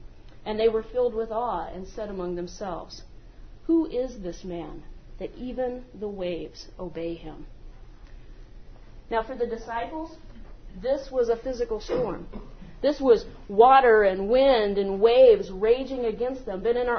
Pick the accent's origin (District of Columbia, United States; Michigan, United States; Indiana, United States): Indiana, United States; Marion; born there; also born or lived in Muskogee, Oklahoma; I was born in Marion, Indiana